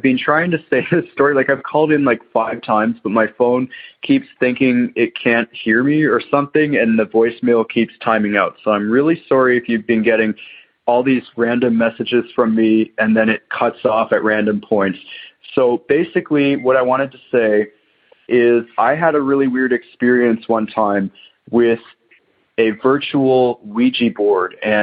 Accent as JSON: {"language": "English", "town": "Waterloo", "region": "Ontario", "country": "Canada", "said": "I'm from Waterloo, Ontario, Canada."}